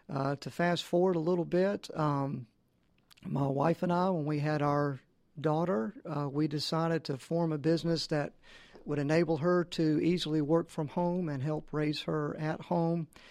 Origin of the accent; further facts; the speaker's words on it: Georgia, United States; I am from the Atlanta area. I was born and raised in DeKalb County. I've always lived around metropolitan Atlanta.